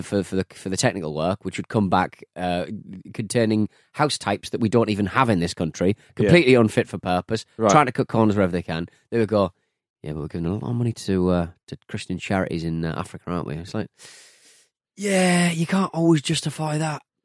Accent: Hartlepool, North East England, United Kingdom; my hometown of Hartlepool.

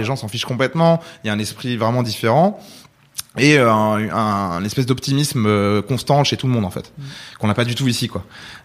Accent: France; moved away as an adult; à 19 ans, je suis parti de la maison pour aller à Rouen. Et puis, à 20 ans, je suis parti de France pour aller en Californie pendant un an.

